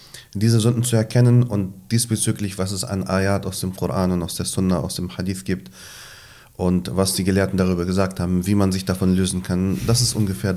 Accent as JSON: {"language": "German", "region": "Bremen", "country": "Germany", "tie": "born or raised there", "said": "Ich bin in Deutschland, in Bremen aufgewachsen und habe nach meinem Abitur das Interesse gehabt"}